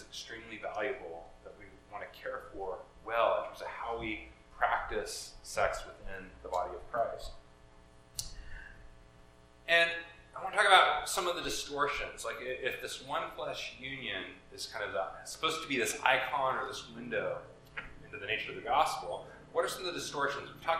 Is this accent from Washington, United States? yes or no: no; Oregon, United States; I grew up in Oregon, and I was never too worried about a terrorist attack in Portland, Oregon, right?